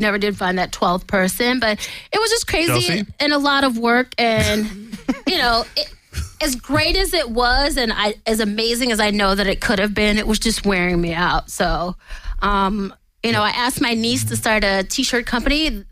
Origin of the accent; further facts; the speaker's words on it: Atlanta, Georgia, United States; I mean, I'm from Atlanta. I know a lot of people that hustled in the streets to get where they wanted to be